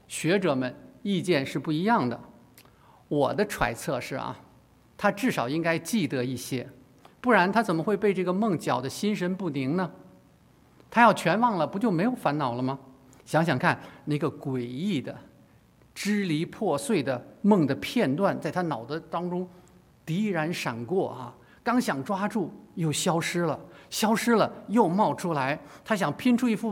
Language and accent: Chinese; China; 难怪我们中国人有话说叫做伴君如伴虎